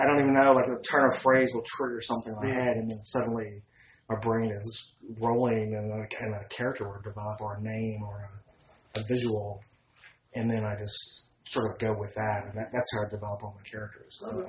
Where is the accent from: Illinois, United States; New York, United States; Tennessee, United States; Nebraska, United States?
Tennessee, United States; Memphis; also born or lived in Florida; And I live here. It's my hometown. I love it. And even when I lived in Florida, I never got over Memphis.